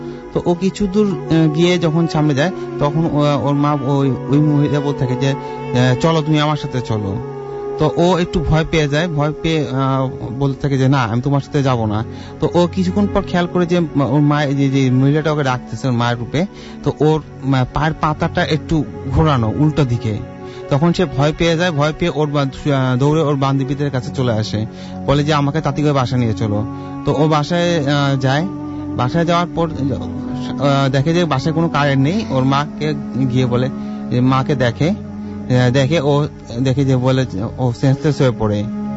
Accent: Mirpur, Dhaka Division, Bangladesh; আমি মিরপুর 12 নম্বর থেকে এসেছি।

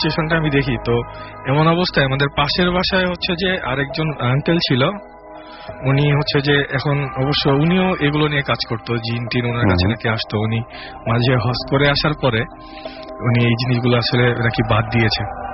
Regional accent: Gopalpur, Rajshahi Division, Bangladesh; আমি আমার জন্মস্থান লালপুর গোপালপুরে, সেখানে বাবা নদী বসুগার মিলে জব করে, তো আমরা বেসিক্যালি মিলে কোয়ার্টারে থাকতাম।

